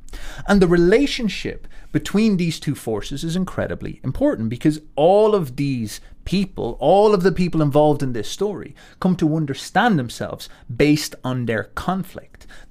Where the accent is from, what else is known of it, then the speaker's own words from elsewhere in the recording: Ireland; I, as an Irishman, am in a conversation, in a relationship with the English, whether I like it or not.